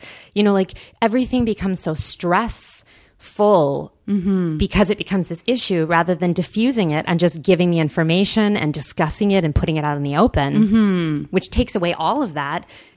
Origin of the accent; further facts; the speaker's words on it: Bible Belt, United States; Growing up in the Bible Belt, that was not very fun